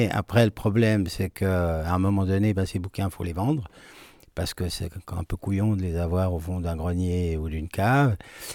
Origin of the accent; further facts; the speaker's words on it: Switzerland; parce que je suis suisse, j'aime bien le travail bien fait.